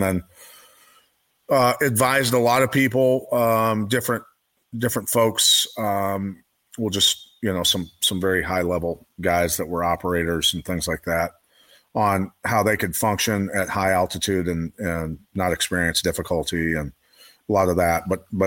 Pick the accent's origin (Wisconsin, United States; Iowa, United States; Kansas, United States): Iowa, United States; Most people aren't aware that I spent my entire childhood very sick from black mold and ag chemicals growing up in Iowa